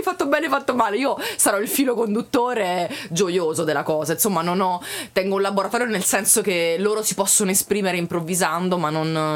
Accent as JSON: {"language": "Italian", "town": "Naples", "region": "Campania", "country": "Italy", "said": "io sono una fuori sede, infatti vengo da Napoli, sono trasferita qui 13 anni fa."}